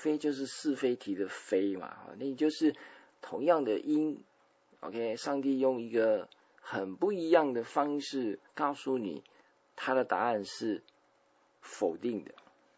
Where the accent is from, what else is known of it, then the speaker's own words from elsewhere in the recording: Taiwan; 我们台湾人发音不太标准哈